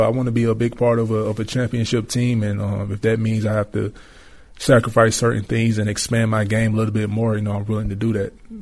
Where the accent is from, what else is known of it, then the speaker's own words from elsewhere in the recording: Atlanta, Georgia, United States; and he's from Alabama, I'm from Atlanta, so I think we just both from the South